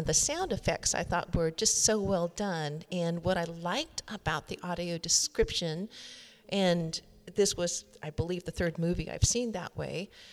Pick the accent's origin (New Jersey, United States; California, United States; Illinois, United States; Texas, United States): California, United States; Scotts Valley; from Scotts Valley, California, near Santa Cruz.